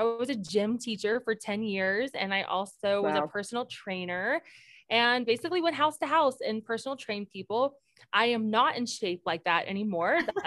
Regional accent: Cincinnati, Ohio, United States; Well, I'm a Midwestern girl. So I'm from Cincinnati, Ohio, and I'm a pastor's kid in the Church of God.

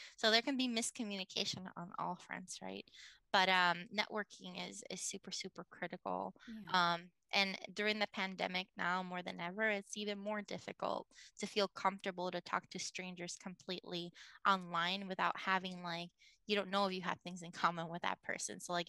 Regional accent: Puerto Rico; so I'm from Puerto Rico, and like I know that it's our holiday drink, so it's our version of eggnog.

